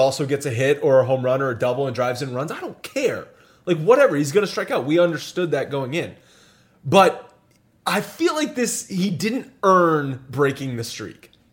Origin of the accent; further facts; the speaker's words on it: Rhode Island, United States; I grew up in Rhode Island, so that's why that was.